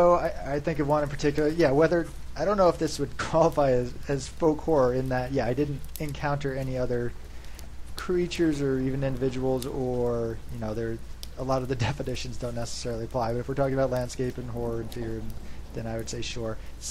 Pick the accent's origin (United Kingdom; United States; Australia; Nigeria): United States; New England; I grew up in around New England, so I kind of identify with all that.